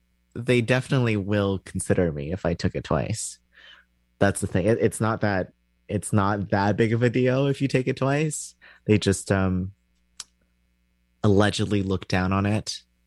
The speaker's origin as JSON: {"language": "English", "country": "Canada", "said": "which I can't even do because I'm Canadian."}